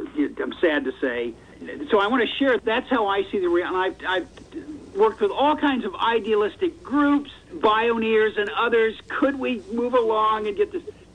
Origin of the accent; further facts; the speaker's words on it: Washington, District of Columbia, United States; Okay, well, I'm from Washington, D.C., and a lot of years I get back there still on business and other things.